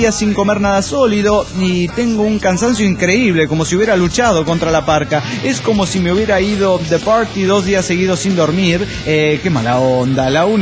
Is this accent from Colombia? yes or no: yes; Medellín, Antioquia, Colombia; de Medellín, Colombia.